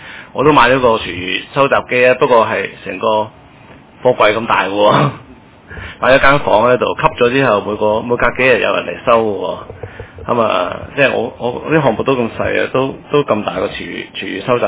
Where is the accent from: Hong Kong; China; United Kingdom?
United Kingdom; England; 我舊時我英國大嘅屋企啦